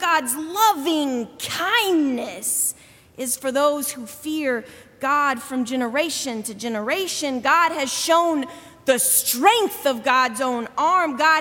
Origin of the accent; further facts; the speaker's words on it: the South, United States; Now, I grew up in the South, so I'm going to say her kinfolk.